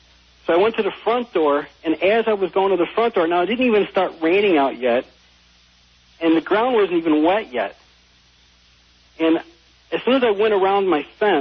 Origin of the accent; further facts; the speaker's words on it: Chicago, Illinois, United States; I'm calling you from Chicago.